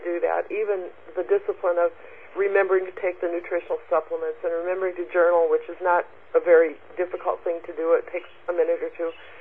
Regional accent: the South, United States; I grew up in the South. We had a lot of carbohydrates and a lot of butter and cream and all of that from the farm.

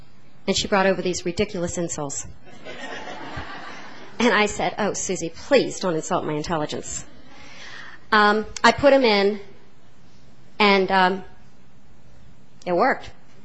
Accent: Virginia, United States; I come from Virginia

